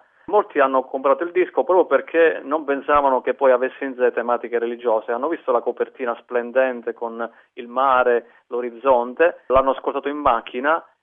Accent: Senise, Basilicata, Italy; Nel mio paese, Senise, in provincia di Potenza, c'è il gruppo della Medaglia Miracolosa e c'è anche il movimento di Comunione e Liberazione, che io frequento da anni.

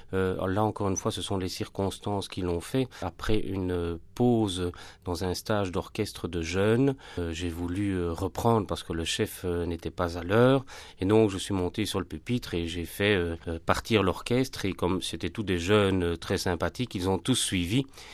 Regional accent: Braine-le-Château, Walloon Brabant, Belgium; Nous sommes originaires d'un village près de Bruxelles qui s'appelle Braine-le-Château.

